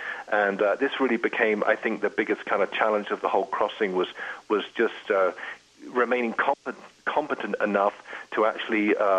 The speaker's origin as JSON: {"language": "English", "region": "England", "country": "United Kingdom", "said": "Even like the idea of being English, I'm an Englishman."}